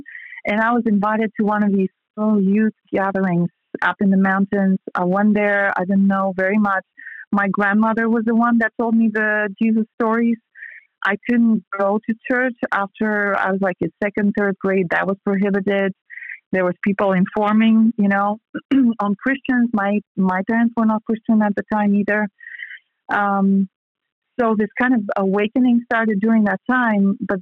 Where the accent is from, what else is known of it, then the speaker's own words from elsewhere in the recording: Bulgaria; moved away; But I am from Eastern Europe. I'm from Bulgaria originally. It's a part of the Balkan Peninsula, if you don't know where that's at. I come from a small town in the mountains. And as it happens, I'm from the first Protestant church in the country.